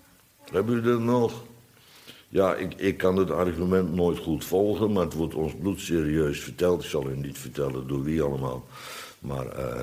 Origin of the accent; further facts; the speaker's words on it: Bodegraven, South Holland, Netherlands; ik kende trouwens vroeger in Bodegraven, waar ik opgegroeid ben